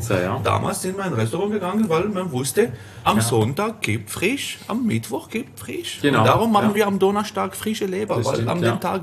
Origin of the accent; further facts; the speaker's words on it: Italy; German is a second language; Und Italien, meine Heimat.